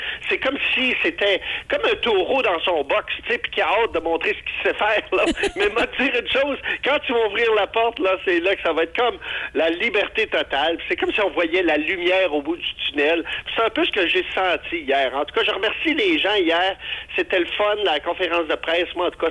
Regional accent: Saguenay, Quebec, Canada; moved away; je suis parti du Saguenay, mais le Saguenay n'est pas sorti de moi, ça, c'est sûr.

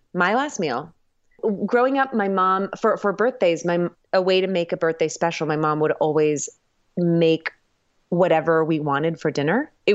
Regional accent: Danville, California, United States; Yeah. That's crazy.

